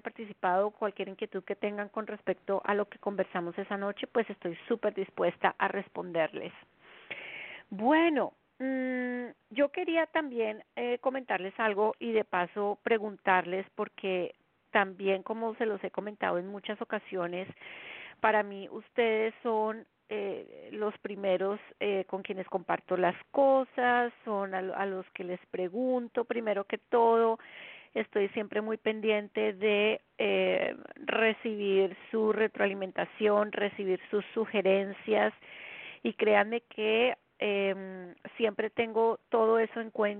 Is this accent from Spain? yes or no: no; Colombia; now in United States; son las 9 de la noche en punto en la zona este de los Estados Unidos, desde donde siempre transmito mi programa. Son las 8 de la noche en mi país natal, Colombia